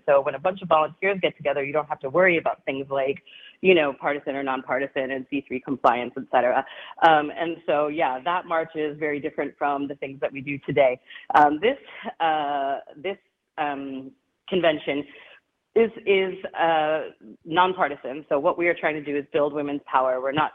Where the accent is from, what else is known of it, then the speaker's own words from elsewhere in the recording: Milwaukee, Wisconsin, United States; moved away; also born or lived in New York; I do not live in Milwaukee now. I'm in Texas, by way of New York. I've had a long and winding road, but I'm a I'm a Milwaukee Public Schools graduate